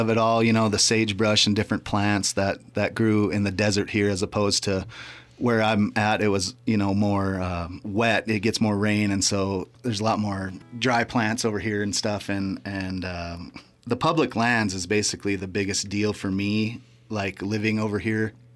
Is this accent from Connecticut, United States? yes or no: no; Grand Forks, North Dakota, United States; Well, I grew up in Grand Forks, North Dakota.